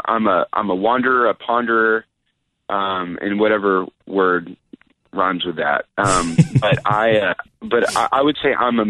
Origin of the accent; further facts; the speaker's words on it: Nashville, Tennessee, United States; growing up in Nashville, which is a great place to grow up if you want to play music, I went to church with everybody that I work with now.